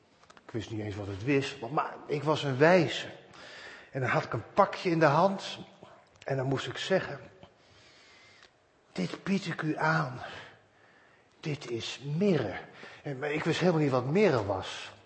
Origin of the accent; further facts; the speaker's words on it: The Hague, South Holland, Netherlands; Ik was als kind woonachtig in Den Haag